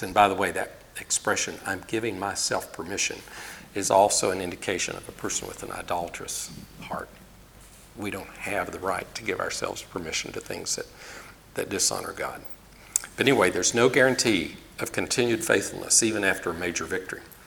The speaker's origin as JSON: {"language": "English", "region": "Tennessee", "country": "United States", "said": "I'm from Tennessee, so a lot of things get flattened."}